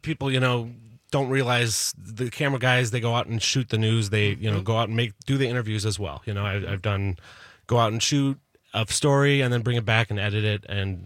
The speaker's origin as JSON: {"language": "English", "town": "Chicago", "region": "Illinois", "country": "United States", "lives_now": "Madison, United States", "said": "I'm from Chicago originally, but came up here to Edgewood College"}